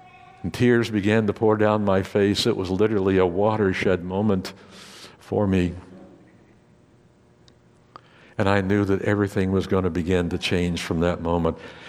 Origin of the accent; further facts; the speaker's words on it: Amarillo, Texas, United States; I was baptized in the Presbyterian Church in my hometown of Amarillo, Texas, when I was about 10 years old.